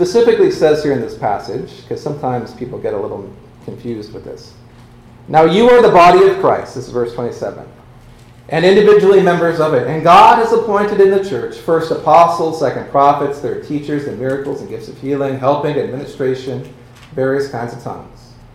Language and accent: English; Oregon, United States; which I'm from Southern Oregon. That's a very Southern Oregon thing you have to do.